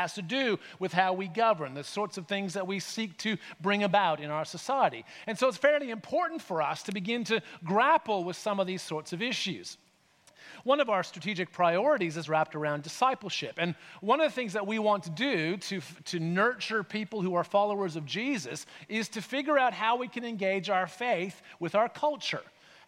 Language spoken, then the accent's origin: English; Canada; now in Australia; let me just acknowledge, I'm Canadian, so there's an irony in all of this, right?